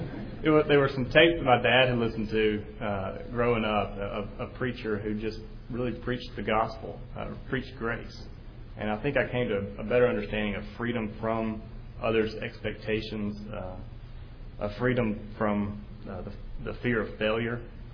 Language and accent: English; Jackson, Mississippi, United States; I grew up in Jackson, kind of the classic Jackson track of going to elementary school here at First Pres, moving on to Jackson Prep for junior high and high school, and then going on to Ole Miss.